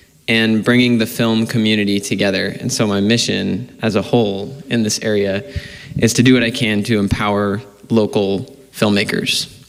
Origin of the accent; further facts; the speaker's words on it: Paradise, California, United States; now in Chico, United States; I grew up in Paradise. Mm-hmm. And like many people, I was displaced by the fire, mm-hmm. bounced around a little bit, and then have been going strong in Chico the last like 2 years.